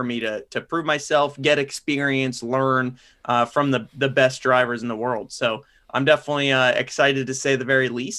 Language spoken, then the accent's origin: English; Ridgefield, Connecticut, United States; And it's from where I grew up in Ridgefield, Connecticut. Not many people are race fans or are NASCAR in particular.